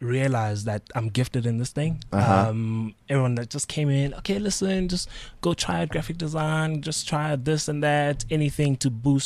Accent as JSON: {"language": "English", "town": "Port Elizabeth", "region": "Eastern Cape", "country": "South Africa", "said": "Definitely not. I'm from Port Elizabeth"}